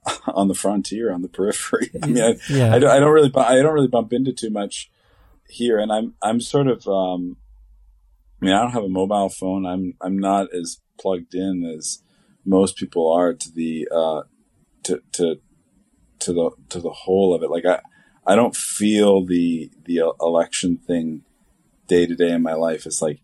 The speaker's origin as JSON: {"language": "English", "country": "Canada", "lives_now": "United States", "said": "As a Canadian"}